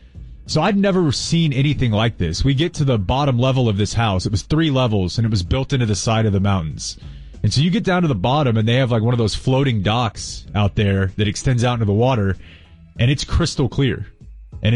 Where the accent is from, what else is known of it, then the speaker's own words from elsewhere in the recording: Dallas, Texas, United States; I just said, hey, I'm from Dallas. I'm a big fan.